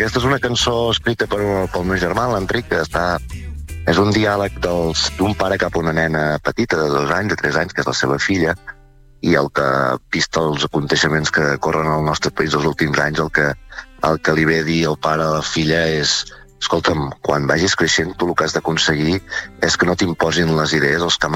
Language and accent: Catalan; Palafrugell, Catalonia, Spain; nosaltres som empordanesos i som de Palafrugell també